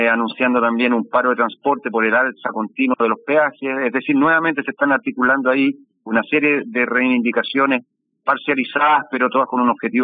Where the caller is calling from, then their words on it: Valparaíso, Chile; allá en mi ciudad, Valparaíso, desde donde yo te hablo, ya los portuarios, bueno, no solo en Valparaíso, sino en todos los puertos de Chile